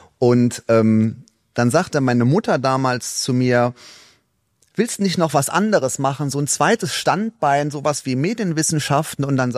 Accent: Trier, Rhineland-Palatinate, Germany; ich bin gebürtig aus Trier. Ich habe auch da studiert.

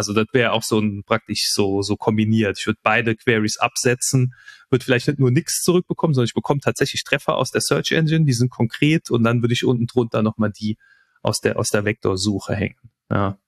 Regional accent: Cologne, North Rhine-Westphalia, Germany; ich als Kölner hier in meiner Nachbarschaft

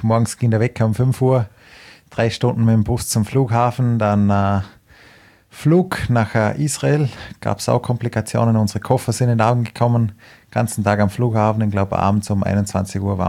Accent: Hohenems, Vorarlberg, Austria; born there; Ja, ich immer nach Hohenems, wo ich geboren bin, sind so 20 Kilometer nach Bregenz.

